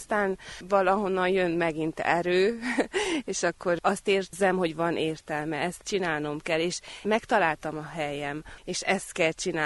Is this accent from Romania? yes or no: yes; Székelypálfalva, Harghita, Romania; Székelypáfalváról jöttem, falugondoként dolgozom 3 éve múlt februárban.